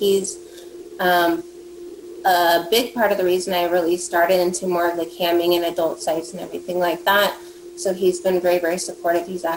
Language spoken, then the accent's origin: English; Portland, Oregon, United States; I grew up in the Pacific Northwest.